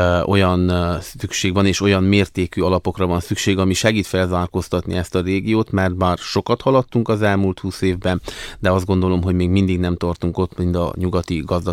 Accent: Transylvania, Romania; Erdélyi magyarként, az RMDS által támogatott alelnökként

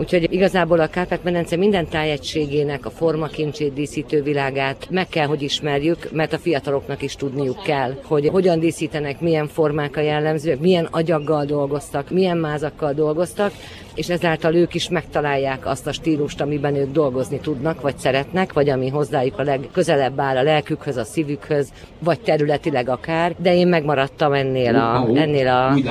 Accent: Karcag, Jász-Nagykun-Szolnok, Hungary; born there; Viszont én Karcagon születtem, és Karcag mellett élek

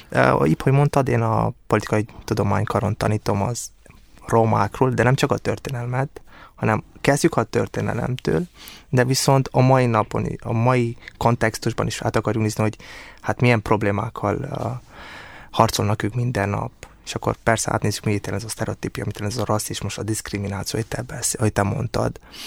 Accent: Cluj County, Romania; first language Hungarian; Az a nyelvem magyar, mert hát kicsikorom óta a szüleimmel ezt a nyelvet beszélem

